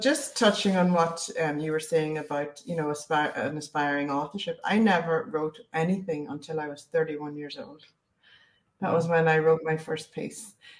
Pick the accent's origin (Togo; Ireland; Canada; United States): Ireland; moved away as an adult; now in Australia; I am from Ireland. So we emigrated here when I was 30 years old, and I've been on a journey.